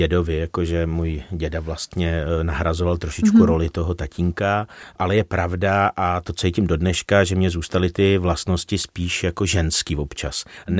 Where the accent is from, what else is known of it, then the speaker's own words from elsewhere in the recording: Kladno, Central Bohemian Region, Czechia; Já jsem totiž jako dítě chodil přes les u nás na Kladně